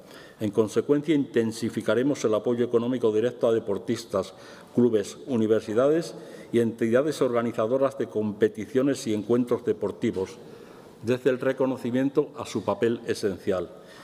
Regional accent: Béjar, Castile and León, Spain; Ya saben que los dos somos de Béjar, ¿no?

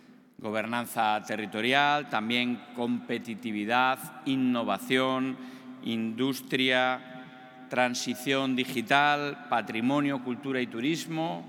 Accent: Salamanca, Castile and León, Spain; yo que soy de Salamanca, cuando vengo a Portugal siempre me encuentro en mi casa

